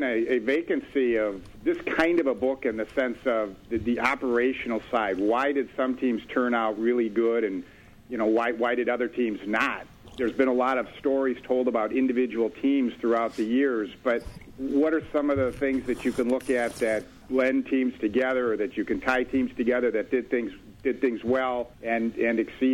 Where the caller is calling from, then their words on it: Minneapolis, Minnesota, United States; Minneapolis.